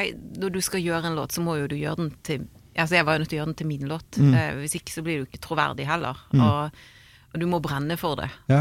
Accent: Vestland, Norway; accent: Bergen dialect; Altså, jeg snakker jo bergensk da.

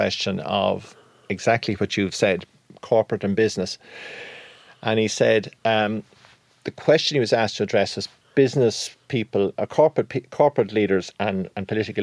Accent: Connacht, Ireland; I'm from Leitrim

